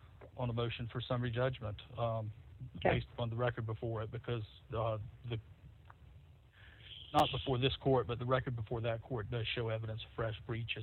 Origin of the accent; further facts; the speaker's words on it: South Carolina, United States; Growing up in South Carolina, they teach us pigs get fat and hogs get slaughtered.